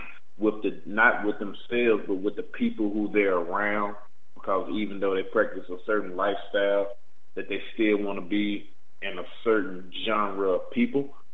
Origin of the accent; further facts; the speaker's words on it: Chattanooga, Tennessee, United States; Also, I'm from Tennessee. Well, actually, I'm from Chattanooga, and I'm a short ways from Atlanta.